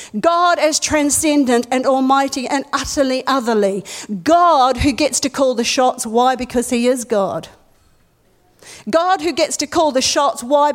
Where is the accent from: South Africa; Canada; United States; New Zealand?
New Zealand; I'm a New Zealander.